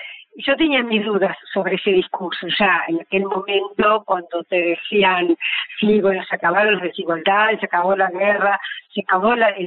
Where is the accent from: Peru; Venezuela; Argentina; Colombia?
Argentina; transmitirlo a la otra punta del mundo, como es Argentina, en la América del Sur, que somos tan distintos